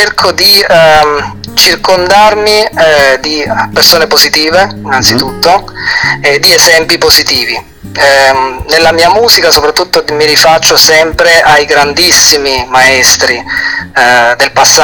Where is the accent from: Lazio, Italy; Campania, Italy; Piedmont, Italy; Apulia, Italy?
Campania, Italy; alla mia terra di origine, che è la Campania